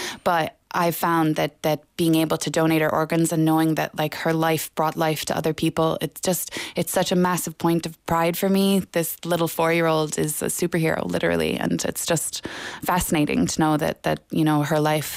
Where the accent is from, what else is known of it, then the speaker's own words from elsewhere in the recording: United States; now in Ireland; My husband's from Ennis Diamond, but obviously I'm from the States